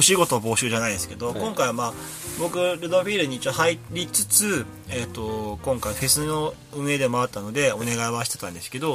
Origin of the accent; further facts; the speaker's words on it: Kitanagoya, Aichi, Japan; 僕も北名古屋市出身なので数少ない北名古屋出身ですよねメンバーの中で